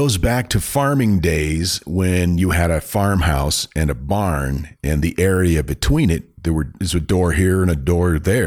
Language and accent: English; Maine, United States; Growing up in Maine, that was a common thing.